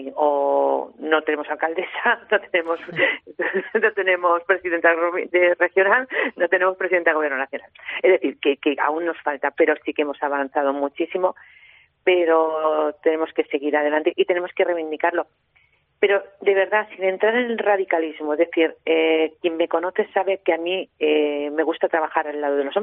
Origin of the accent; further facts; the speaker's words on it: Robledo, Castilla-La Mancha, Spain; Yo, que soy de Robledo, que es de la Sierra de Alcaraz, me encanta ver mi pueblo